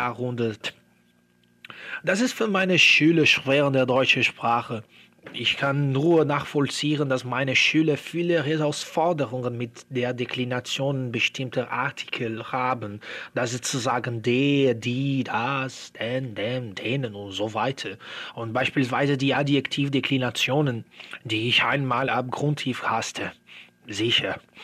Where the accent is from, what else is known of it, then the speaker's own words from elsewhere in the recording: Brazil; German is a second language; ich stamme aus Brasilien. Geboren bin ich am 11. Februar 1994